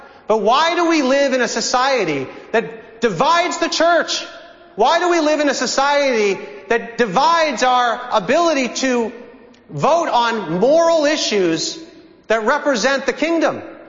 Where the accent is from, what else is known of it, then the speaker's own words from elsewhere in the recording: Reading, Massachusetts, United States; I grew up on Fox Run Lane in Reading, Massachusetts. A little tiny breakfast community just 11 miles north of the city.